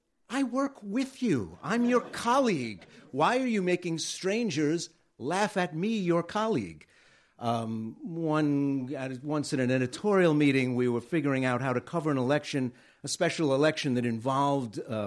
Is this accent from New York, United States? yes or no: yes; Brooklyn, New York, United States; because I grew up near Lower New York Bay.